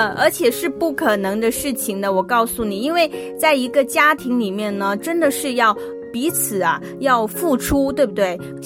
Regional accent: China; 那到底是要这个我们中国人比较传统呢，就是说女主内男主外嘛。

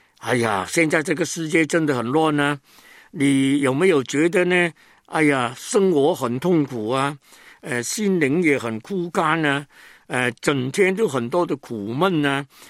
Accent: China; 他是英国人，根本与我们中国人无关。

